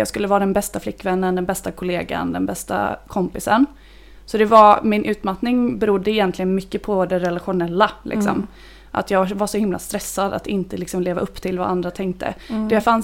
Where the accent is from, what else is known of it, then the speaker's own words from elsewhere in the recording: Gothenburg, Västra Götaland County, Sweden; och jag är från Göteborg, uppvuxen i stan